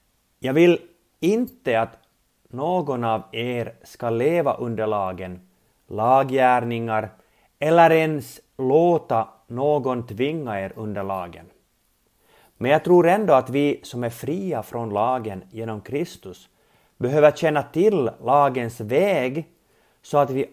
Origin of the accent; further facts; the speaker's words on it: Jakobstad, Ostrobothnia, Finland; now in Helsinki, Finland; Jag är född och uppvuxen i Jakobstad, men sedan 22 år bosatt i Helsingfors.